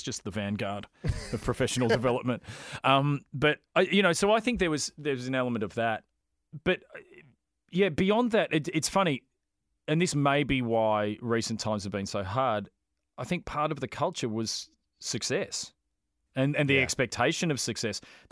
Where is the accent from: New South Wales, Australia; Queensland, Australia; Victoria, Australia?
Victoria, Australia; Brighton; like I grew up in Brighton, but I was going out to Windy Hill